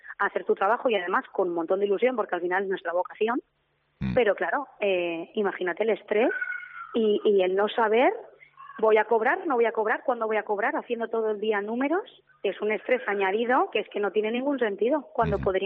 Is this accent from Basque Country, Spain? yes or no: no; Castellón, Valencian Community, Spain; La mayoría somos de Castellón.